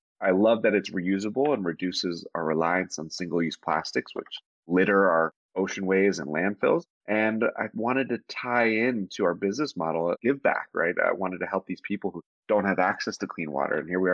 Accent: Pittsburgh, Pennsylvania, United States; Grew up in Pittsburgh, PA.

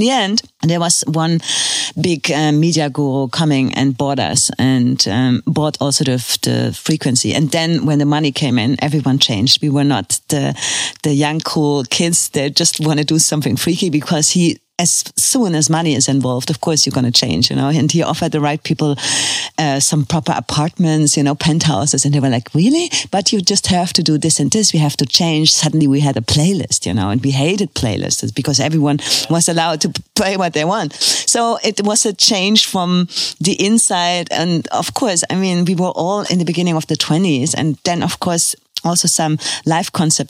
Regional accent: Cologne, North Rhine-Westphalia, Germany; English is a second language; And I came from Cologne

